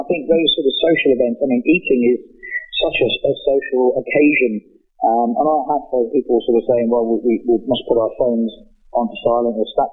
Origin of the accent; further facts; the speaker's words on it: United Kingdom; moved away; you might tell from my accent, I'm from the UK originally